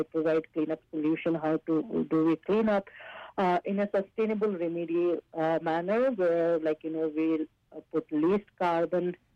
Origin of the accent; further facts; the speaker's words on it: Jharkhand, India; moved away as an adult; now in Canada; भारत झारखंड, जो पहले बिहार हुआ करता था।